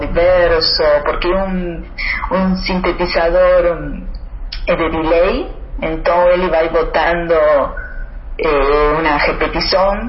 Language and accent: Portuguese; Argentina; now in Brazil; desde que eu cheguei de Buenos Aires, né? Eu sou da Argentina e eu vim para o Rio de Janeiro, morei aqui na Serra, depois morei um tempo em Rio e voltei para cá.